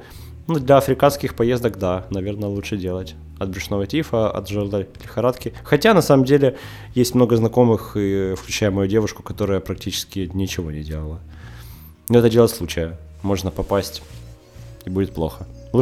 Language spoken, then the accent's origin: Russian; Donetsk, Donetsk Oblast, Ukraine; Ну, учитывая, что я родился и вырос в Донецке, я во всех этих городах был